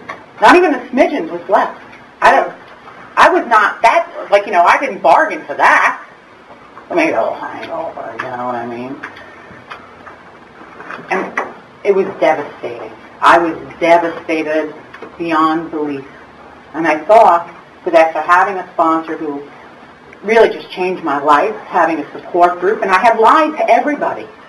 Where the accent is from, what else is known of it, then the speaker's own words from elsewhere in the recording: Brooklyn, New York, United States; You know, when I talk about my home, and when we grew up in Brooklyn, my biological father was, well, he was in a different type of regular business.